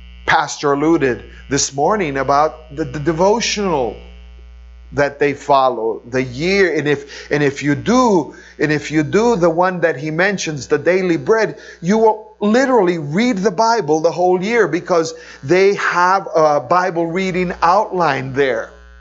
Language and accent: English; Chile; first language Spanish; English is a second language; my spiritual language still is Spanish, because I grew up in Chile. So I lived in Chile for over 50 years. So I learned English. I grew up with Spanish, but my mother taught me English when we would come to the States.